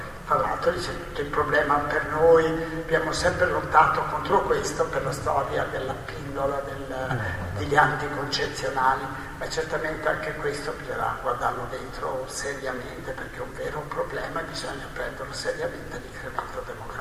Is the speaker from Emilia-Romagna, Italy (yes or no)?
no; Trentino-Alto Adige, Italy; Io vengo dalla Val di Non, guardate che roba